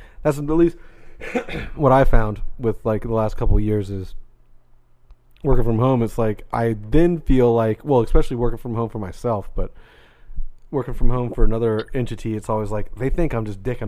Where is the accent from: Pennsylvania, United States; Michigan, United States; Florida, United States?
Florida, United States; Jacksonville; I'm originally from here, Jacksonville, Florida.